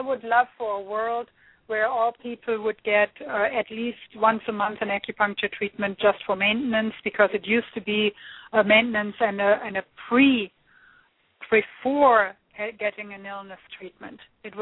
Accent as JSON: {"language": "English", "country": "Germany", "said": "I'm the real thing. I'm from Germany, so it's double N."}